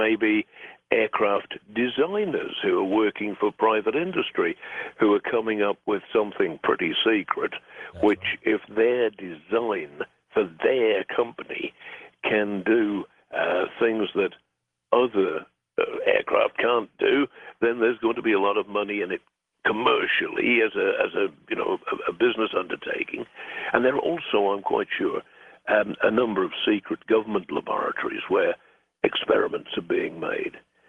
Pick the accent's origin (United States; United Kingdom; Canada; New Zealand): United Kingdom; East of England; now in Wales, United Kingdom; being an Englishman from Norfolk on the opposite side of the country